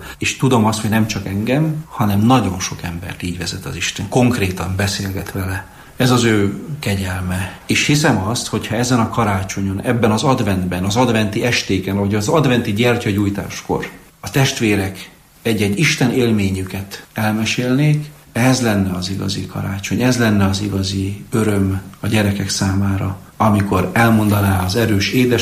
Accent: Kémer, Sălaj, Romania; Olyan gyülekezetből származom, egy párciumi faluból, úgy hívják, hogy Kémer, ahol 80 meg 100-150 gyerek verselt karácsony este.

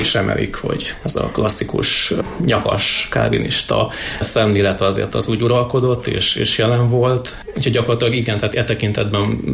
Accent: Gelej, Borsod-Abaúj-Zemplén, Hungary; born there; Gelejen születtem

